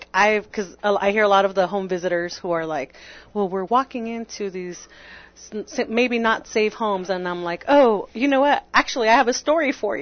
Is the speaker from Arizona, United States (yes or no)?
yes; Yuma, Arizona, United States; also born or lived in Tucson; Yes, born and raised in Yuma, and then I decided to follow my high school sweetheart to Tucson